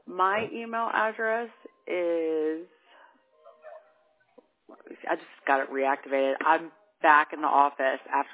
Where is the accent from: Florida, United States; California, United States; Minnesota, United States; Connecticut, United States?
Florida, United States; Tampa; Yeah, I'm from Tampa originally.